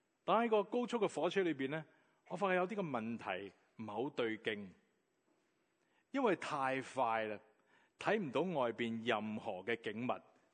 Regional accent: Hong Kong; 身为一个香港人之中嘅香港人咧，我哋觉得对自己好骄傲。

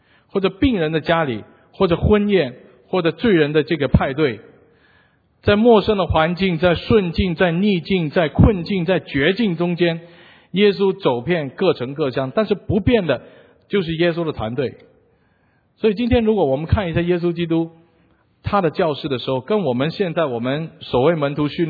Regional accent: Hong Kong; 因为我成长在香港的地方

